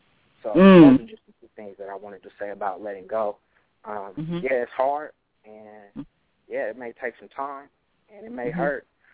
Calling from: Dallas, Texas, United States; I'm calling from Dallas, Texas.

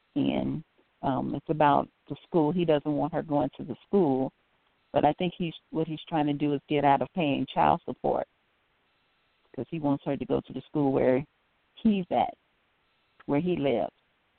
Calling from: Illinois, United States; I'm calling from Illinois.

